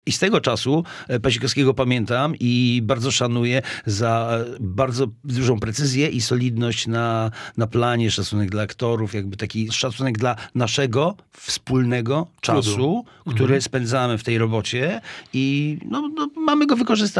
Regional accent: Gdańsk, Pomeranian Voivodeship, Poland; now in Gdynia, Poland; Tak, owszem, jestem gdańszczaninem.

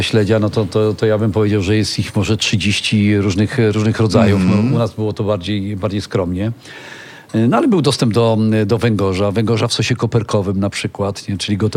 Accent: Pomeranian Voivodeship, Poland; Ja się wychowałem na Półwyspie Helskim. Ojciec przez 57 lat był rybakiem

